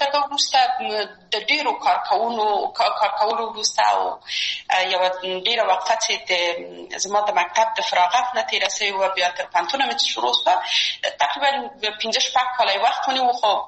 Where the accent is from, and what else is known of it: Kabul, Afghanistan; born or raised there